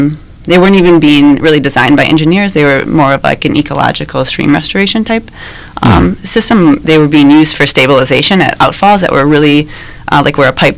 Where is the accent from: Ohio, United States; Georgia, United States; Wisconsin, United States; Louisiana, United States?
Wisconsin, United States; I moved back to Milwaukee. I'm from originally from Wisconsin